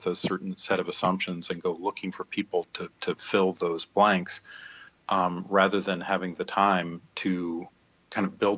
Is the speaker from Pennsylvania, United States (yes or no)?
yes; Pennsylvania, United States; now in Nebraska, United States; So I grew up in Pennsylvania, but I live in Nebraska.